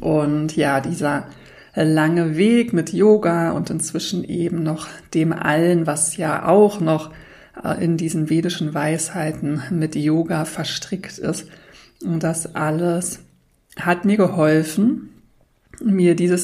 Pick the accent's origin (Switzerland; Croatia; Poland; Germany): Germany; Berlin; konnte dann mit meinem Fahrrad mal wieder durch Berlin flitzen, meine Heimatstadt.